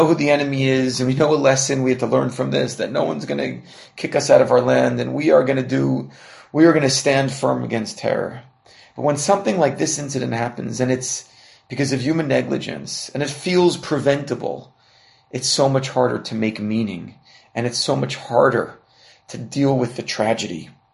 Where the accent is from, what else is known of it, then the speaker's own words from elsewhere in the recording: Bergenfield, New Jersey, United States; now in Israel; 19-year-old boy from Bergenfield, New Jersey, who grew up in my hometown, who came here to study in Israel